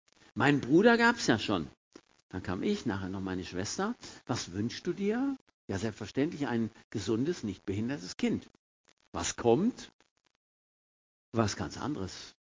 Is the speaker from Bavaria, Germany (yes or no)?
no; Detmold, North Rhine-Westphalia, Germany; also born or lived in Dortmund; Ich bin in Dortmund auch zur Welt gekommen. Kann mich aber nur begrenzt daran erinnern, weil ich war da nur 2 Wochen. Und dann sind wir nach Detmold umgezogen